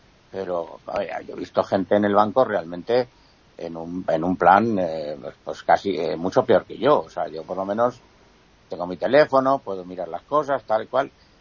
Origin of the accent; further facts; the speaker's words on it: Spain; Y esa lista es, nosotros los españoles somos clarísima minoría.